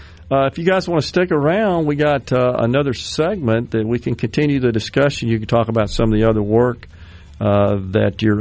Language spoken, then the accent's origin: English; Jackson, Mississippi, United States; I mean, I grew up in West Jackson, and my father was a clothing representative of manufacturers.